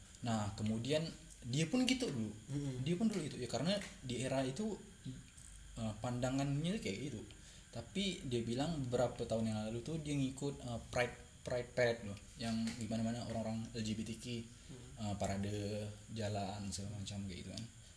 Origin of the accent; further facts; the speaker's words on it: Pontianak, West Kalimantan, Indonesia; Dulu kalau di kami ini dari Pontianak ya.